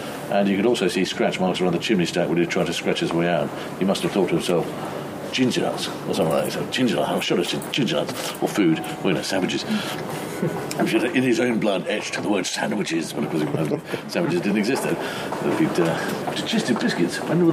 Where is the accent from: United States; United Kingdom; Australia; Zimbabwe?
United Kingdom; England; And being English, we spend our life apologising, don't we?